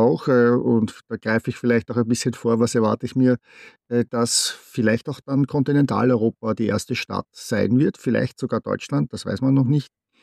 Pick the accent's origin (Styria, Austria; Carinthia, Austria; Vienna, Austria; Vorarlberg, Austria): Vienna, Austria; now in United States; ich bin ursprünglich aus Wien. Das hört das vielleicht noch an dem leichten Akzent.